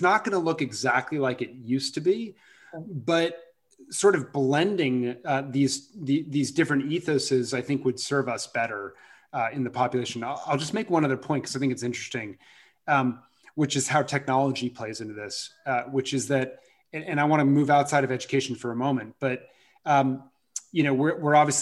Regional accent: Washington, District of Columbia, United States; I grew up in Washington, DC. I did not know what an engineer was.

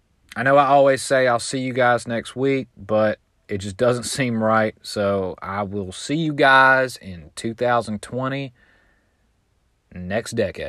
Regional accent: Alabama, United States; I'm very proud to have come from Alabama. I feel like it, you know, it made me want to do something more with my life. For sure. It was a great place to grow up, but I just don't want to live there.

